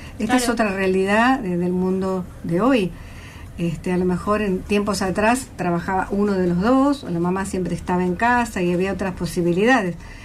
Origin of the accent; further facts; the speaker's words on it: Buenos Aires, Argentina; Yo vengo de la ciudad de Buenos Aires